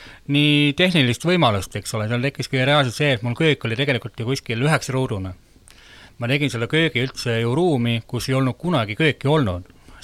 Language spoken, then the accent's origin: Estonian; Tallinn, Harju County, Estonia; et ise olen Tallinnast